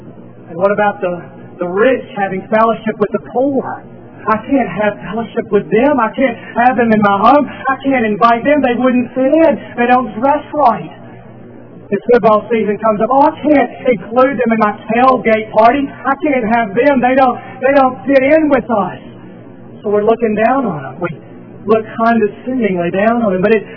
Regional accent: United States; The fact that I'm an American does not give me a greater and better standing than an African or an Asian.

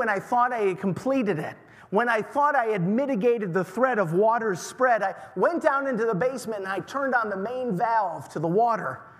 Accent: New York, United States; I grew up in Western New York, close to the city, and I had never gone hunting up until the age of 12 or 13. When my parents were divorced, we moved south of Buffalo into the country

